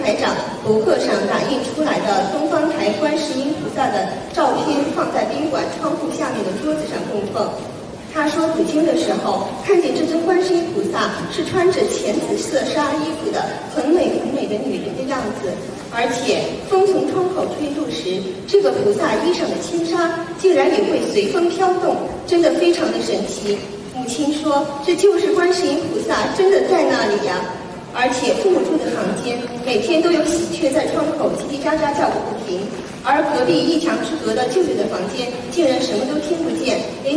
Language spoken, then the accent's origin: Chinese; Shandong, China; 我家乡山东的一个同学